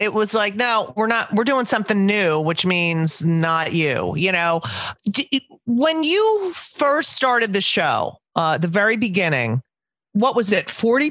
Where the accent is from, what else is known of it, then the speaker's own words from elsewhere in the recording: New Jersey, United States; and I'm also from New Jersey, and I've known him.